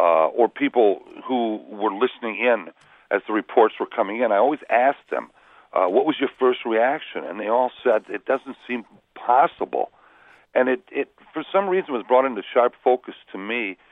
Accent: Milwaukee, Wisconsin, United States; I was raised in Milwaukee, and that was the Fitzgerald's home port

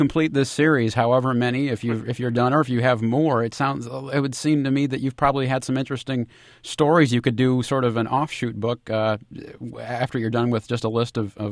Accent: Wilmington, Illinois, United States; the Gemini Giant outside the launching pad in Wilmington, Illinois. I mean, that's very close to where I'm from.

